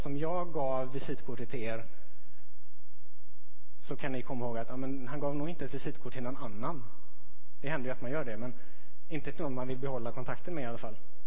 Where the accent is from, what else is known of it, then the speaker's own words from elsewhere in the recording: Sweden; Och tittar ni på det där så kommer ni kunna säga att här står det att jag är svensk.